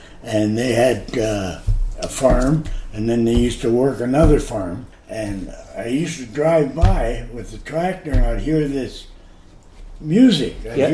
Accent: Bridgeport, Ontario, Canada; Well, I'm from Bridgeport. I'm one of the Bridgeport River Rats.

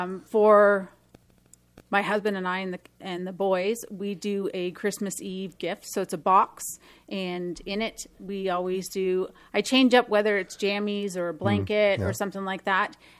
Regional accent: Stevensville, Ontario, Canada; I grew up near the Buffalo border in a little town just outside of Niagara Falls called Stevensville

